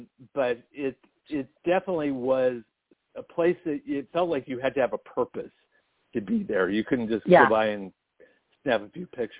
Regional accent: California, United States; also born or lived in Italy; when we lived in Italy, we would meet people and everything else, and they would go, you know, we came from California

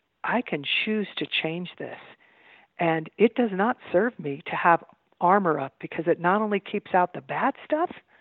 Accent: Midwest, United States; you see as a little girl growing up in the Midwest, you know, the kinds of mistreatments to people because of the color skin.

